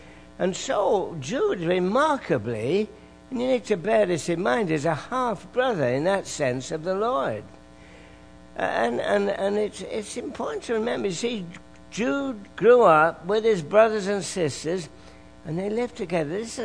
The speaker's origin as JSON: {"language": "English", "region": "England", "country": "United Kingdom", "tie": "born or raised there", "said": "I grew up in England, and occasionally we had that unhealthy food, you know."}